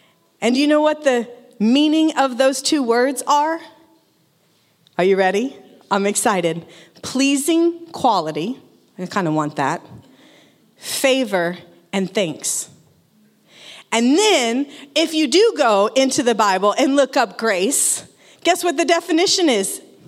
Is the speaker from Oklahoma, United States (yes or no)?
yes; Oklahoma, United States; I grew up in Oklahoma, and I don't know if you have been there, but it's flat.